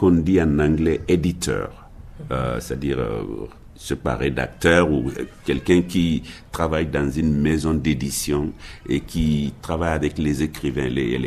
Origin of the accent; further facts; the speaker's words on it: Mali; accent: Guinean Mandinka; also born or lived in Guinea; quand moi, je suis retourné au Mali, par exemple, d'abord, mon accent, j'ai parlé le Mandinka de la Guinée. Et au Mali, tout de suite, on se trouve dans le Bambara.